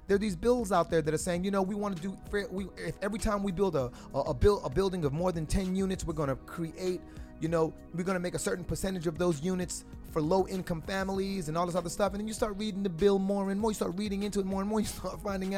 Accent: Brooklyn, New York, United States; born there; I was born in Brooklyn.

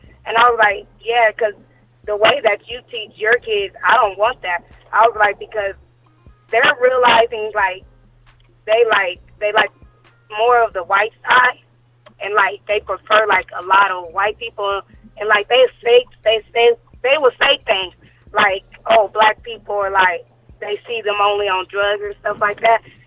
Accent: Arizona, United States; now in Houston, United States; Houston, but I'm from Arizona.

